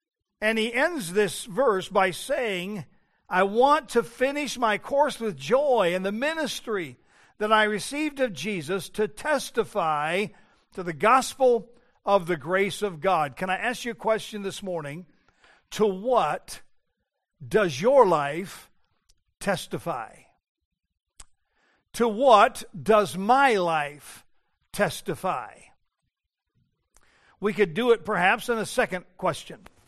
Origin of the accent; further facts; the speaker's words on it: Denver, Colorado, United States; born there; I am an American citizen, born in Denver, Colorado, June the 1st, 1954, in Mercy Hospital.